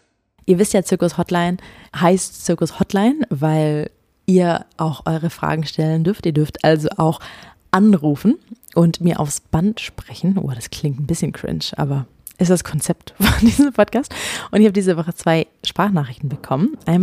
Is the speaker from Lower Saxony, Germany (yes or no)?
no; Ulm, Baden-Württemberg, Germany; in Ulm, wo ich aufgewachsen bin, das fühlt sich sehr nach Zuhause